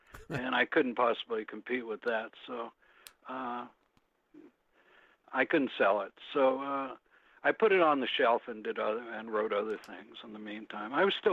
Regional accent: New York, United States; I'm a New Yorker

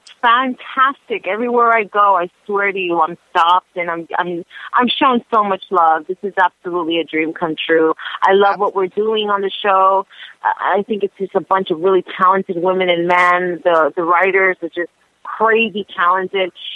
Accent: New York City, New York, United States; I grew up in the Bronx, in the Norwood section of the Bronx

